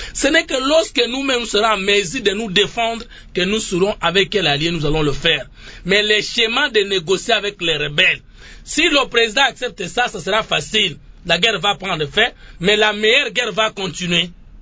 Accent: DR Congo; tant que Congolais, je dis ceci.

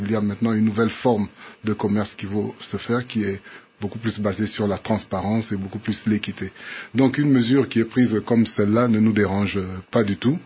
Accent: DR Congo; chez nous en RDC

